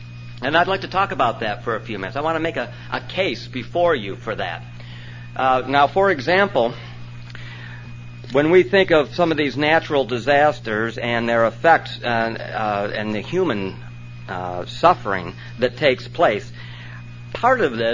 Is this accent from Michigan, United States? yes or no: yes; Detroit, Michigan, United States; Now, I don't live in California. You heard I come from Detroit. Detroit's kind of flat.